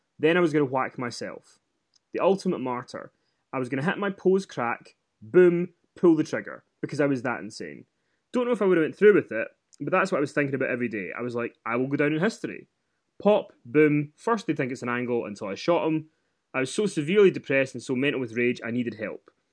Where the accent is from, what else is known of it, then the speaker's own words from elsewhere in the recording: New York, United States; I'm from New York. What do you mean Guns Welcome?